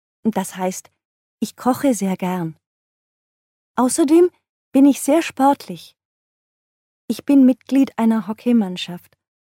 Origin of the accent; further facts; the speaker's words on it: England, United Kingdom; German is a second language; Ja, ich komme aus England. Aber ich spreche sehr gut Deutsch. Ich lerne Deutsch seit 5 Jahren in der Schule.